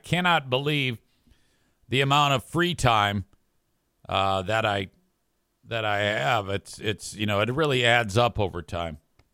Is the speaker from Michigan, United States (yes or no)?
yes; Detroit, Michigan, United States; When I was growing up, the celebrities in my mind growing up in Detroit were the people on the radio.